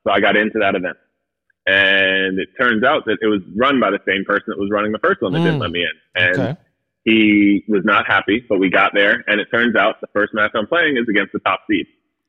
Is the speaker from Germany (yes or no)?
no; Connecticut, United States; I grew up in Connecticut. It's 95% white.